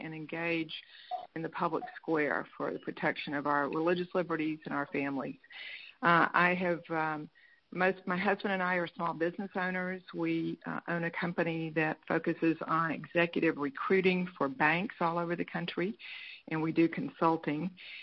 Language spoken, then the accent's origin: English; Florida, United States; now in Texas, United States; I'm from Florida, so Pam Olson, I look forward to meeting you. I've got lots of folks in Florida I would like to connect you with.